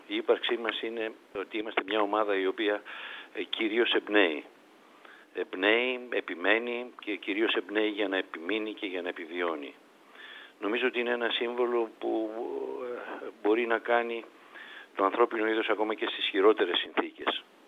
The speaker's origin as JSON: {"language": "Greek", "town": "Peristeri", "region": "Attica", "country": "Greece", "tie": "born or raised there", "said": "Εγώ μεγάλωσα στο Περιστέρι, μια προσφυγική συνοικία εκείνη την εποχή, μια πολύ ώριμη πόλη τώρα πια, όπου υπήρχε έντονο το συνέθιμα το αεκτζίδικο."}